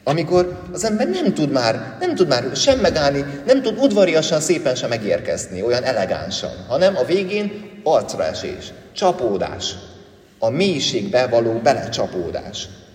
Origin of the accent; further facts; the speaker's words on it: Great Hungarian Plain, Hungary; bár én alföldi gyerek vagyok